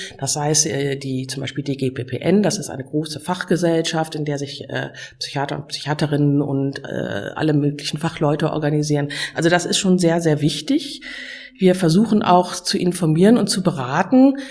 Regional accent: Ratingen, North Rhine-Westphalia, Germany; Ich komme aus Ratingen, also aus Nordrhein-Westfalen

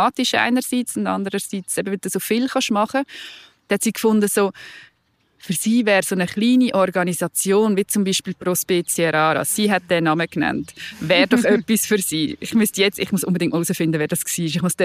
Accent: Aargau, Switzerland; now in Nunningen, Switzerland; weil ich bin zwar im Aargau aufgewachsen, die prägende Zeit, aber meine Mami war aus der Ostschweiz, mein Vater von Zürich, jetzt bin ich schon länger da, jetzt eben in Nunningen.

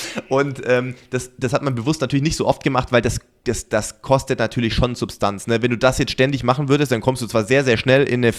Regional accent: Sindelfingen, Baden-Württemberg, Germany; ein sehr, sehr, sehr interessantes Gespräch mit einem guten Freund aus meiner Heimat

